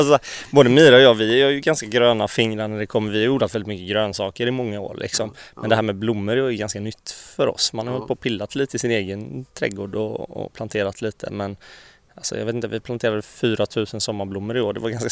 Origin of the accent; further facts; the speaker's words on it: Jönköping County, Sweden; also born or lived in Gothenburg; Jag är ju smålänning från början, men jag kommer ner från liksom södra delen av Sävsjö kommun, så det är ju några mil bort ändå.